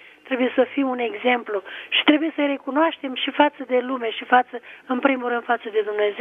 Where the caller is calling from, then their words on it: Bacău, Bacău County, Romania; Sunt de la Bacău.